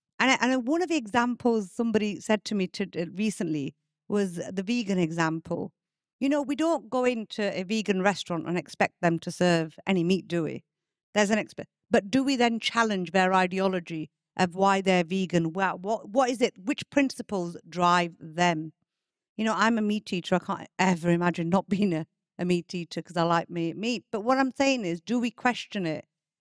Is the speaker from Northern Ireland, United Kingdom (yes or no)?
no; Bradford, Yorkshire and the Humber, United Kingdom; when I was raised in Bradford, right here in Bradford, I had a cultural understanding of Islam.